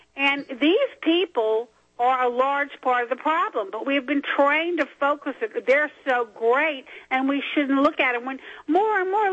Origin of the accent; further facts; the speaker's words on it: Louisiana, United States; and I grew up Republican in Louisiana, too